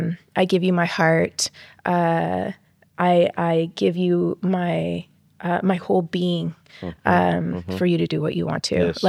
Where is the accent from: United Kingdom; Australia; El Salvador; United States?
El Salvador; Yeah, so I'm from El Salvador. And in El Salvador, back then, there weren't any like female worship leaders.